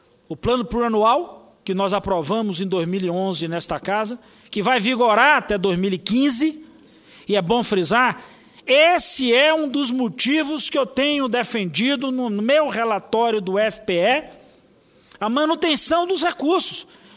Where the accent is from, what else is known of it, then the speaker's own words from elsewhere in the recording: Bahia, Brazil; é essa estrutura que a gente teve a oportunidade de emprestar, enquanto baianos, ao povo do Acre